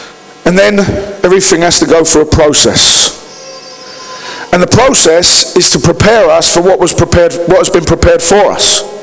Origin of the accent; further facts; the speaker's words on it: United Kingdom; We're British. We don't do that.